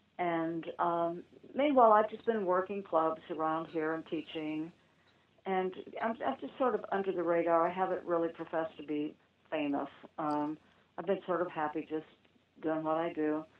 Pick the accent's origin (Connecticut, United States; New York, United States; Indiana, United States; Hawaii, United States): Indiana, United States; Indianapolis; And I grew up in Indianapolis, I mean, I learned from the best.